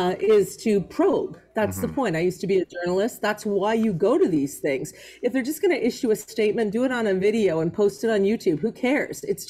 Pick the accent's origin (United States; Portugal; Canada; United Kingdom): Canada; Quebec; I grew up in Quebec, never heard the term, right?